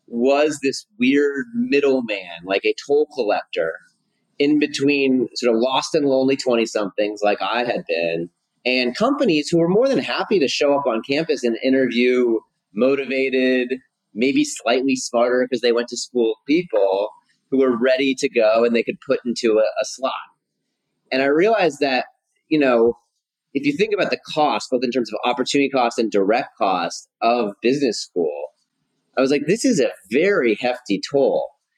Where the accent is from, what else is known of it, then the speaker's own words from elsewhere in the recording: Portland, Oregon, United States; I grew up in Portland, Oregon, or actually more accurately, when I was a kid, I grew up on a farm about 40 minutes outside of Portland, Oregon. And then we eventually moved to the suburbs.